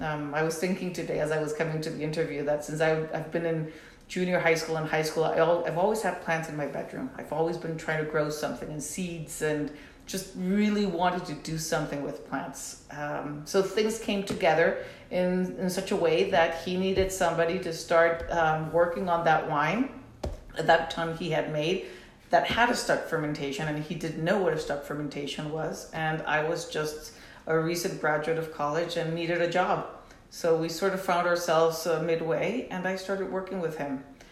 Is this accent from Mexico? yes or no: yes; Mexico; now in Petaluma, United States; but I'm originally from Mexico.